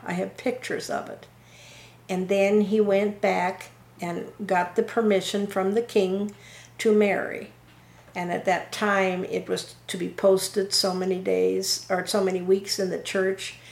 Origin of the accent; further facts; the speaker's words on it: Kimballton, Iowa, United States; born there; I was born in Kimmelton, Iowa in 1934.